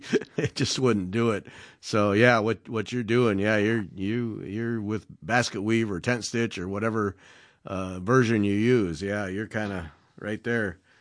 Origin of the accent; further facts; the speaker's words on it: Michigan, United States; like for me growing up, I grew up in Michigan and, you know, my dad was a bow hunter and, you know, it was all sports and hunting and cars